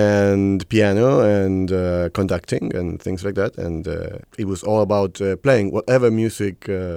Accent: Buenos Aires, Argentina; I grew up in Buenos Aires, Argentina

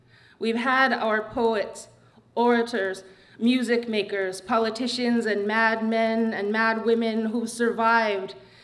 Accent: New Mexico, United States; especially growing up in New Mexico, there was a target on my forehead.

